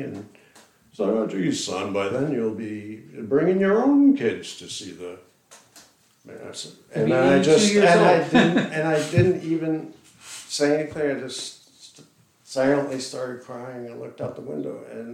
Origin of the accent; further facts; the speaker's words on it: Bay Shore, New York, United States; there was a rock, it was a time capsule down on Main Street in my hometown.